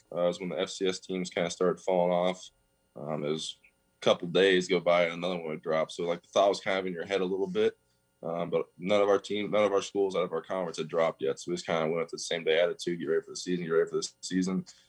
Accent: Iowa, United States; It's an hour and a half from my hometown.

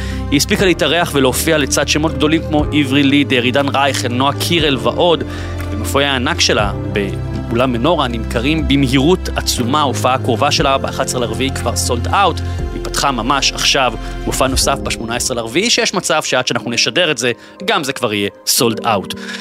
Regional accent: Bat Yam, Tel Aviv District, Israel; אני גם גדלתי בבת ים

